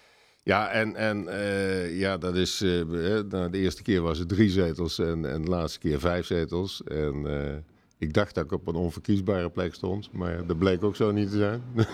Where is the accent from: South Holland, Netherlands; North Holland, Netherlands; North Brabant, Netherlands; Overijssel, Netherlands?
North Brabant, Netherlands; Roosendaal; now in Baarle-Nassau, Netherlands; Ik ben geboren in Roosendaal. Roosendaal en Nispe officieel.